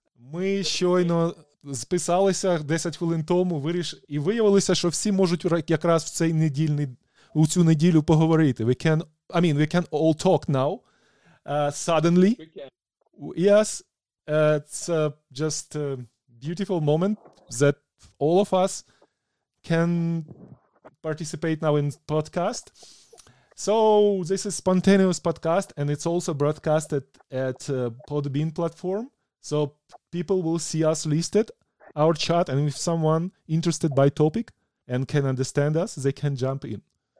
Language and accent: English; Ukraine; first language Ukrainian; English is a second language; From my childhood, I'm a storyteller. But of course, in my native language, right?